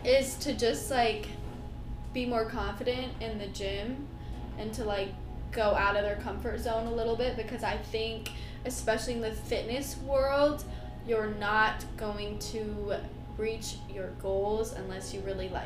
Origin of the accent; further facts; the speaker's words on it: Michigan, United States; Yeah, can you tell I'm from Michigan? Like, when I start to say yeah, like that, yeah. instead of yeah.